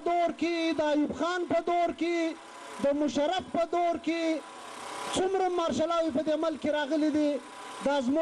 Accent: Pakistan; موږ هم دغه د پاکستان شهریان یو.

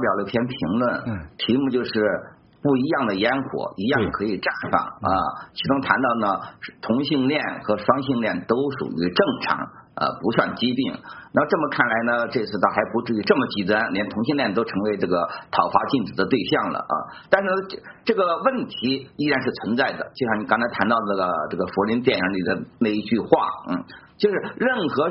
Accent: China

